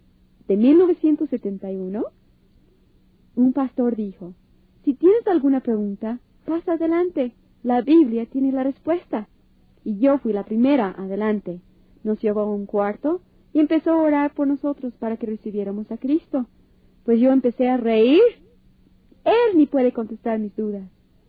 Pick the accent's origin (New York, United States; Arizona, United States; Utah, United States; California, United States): California, United States; Los Angeles; born there; Yo siendo judía, pues nací en Los Ángeles, California. No todo aquel que es judío nace en Israel, estamos por toda la tierra. Y en Los Ángeles, la mayoría de judíos no aprendemos el hebreo, pero algunas cosas sí sabemos.